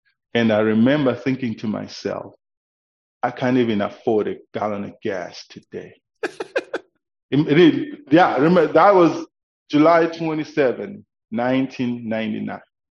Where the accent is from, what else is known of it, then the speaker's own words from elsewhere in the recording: Zimbabwe; Yes, I'm originally from Zimbabwe.